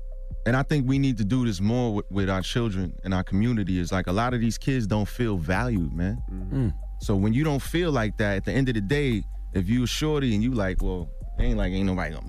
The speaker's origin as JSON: {"language": "English", "town": "New York City", "region": "New York", "country": "United States", "said": "we didn't get along initially because I'm from Brooklyn, he's from Manhattan"}